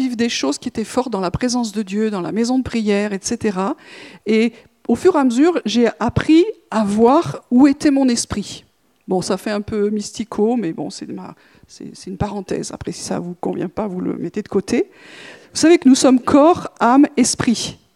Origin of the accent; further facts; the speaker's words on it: Toulouse, Occitanie, France; Et on est du Mirail, on sait où sont les réseaux, les machins, etc.